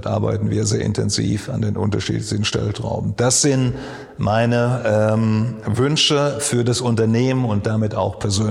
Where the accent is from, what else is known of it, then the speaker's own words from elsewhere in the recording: Hesse, Germany; Da, wo ich herkomme, in Odenwald.